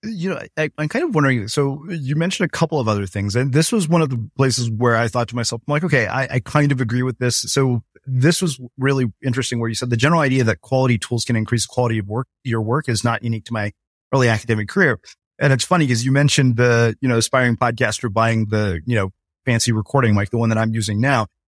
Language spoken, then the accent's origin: English; India; I'm like, I'm Indian.